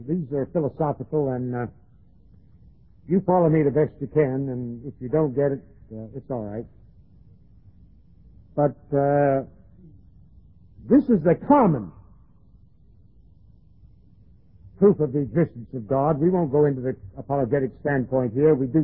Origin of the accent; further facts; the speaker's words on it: Jacksonville, Florida, United States; born there; I was born in Jacksonville, Florida, 63 years ago, last July the 6th.